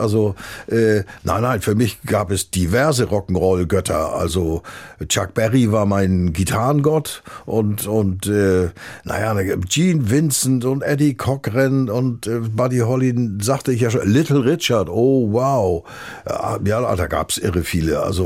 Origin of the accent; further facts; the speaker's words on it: Hamburg, Germany; also born or lived in Wentorf; Okay, also da bin ich jedenfalls aufgewachsen auf St. Pauli damals. Ja, auch wenn ich in Wentorf bei Schleswig-Holstein geboren worden bin, war ich und bleibe ich ein leidenschaftlicher Hamburger.